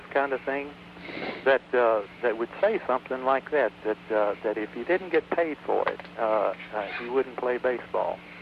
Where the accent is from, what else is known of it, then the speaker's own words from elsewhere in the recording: North Carolina, United States; growing up in the South and in North Carolina, I've never been in favor of strikes because there's not that many labor unions in North Carolina